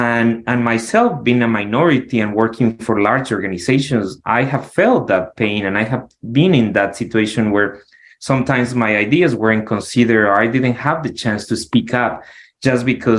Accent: Ecuador; now in Arizona, United States; I'm from Ecuador originally, but have been in the States for 17 years. And now I live in Arizona

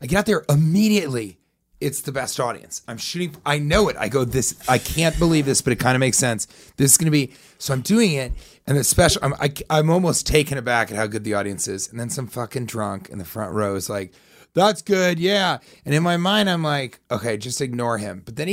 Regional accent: New York, United States; When you meet somebody in New York, and like, I'm a New Yorker.

